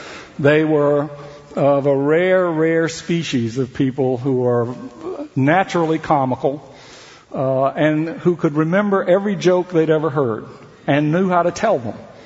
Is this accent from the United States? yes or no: yes; Atlanta, Georgia, United States; I was born in Atlanta, where Martin Luther King was born. I lived there, I grew up there, but I never even saw him in the flesh.